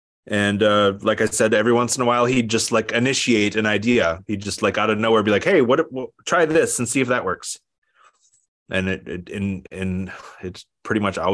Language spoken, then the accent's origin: English; Minneapolis, Minnesota, United States; it's the place I grew up in Minneapolis here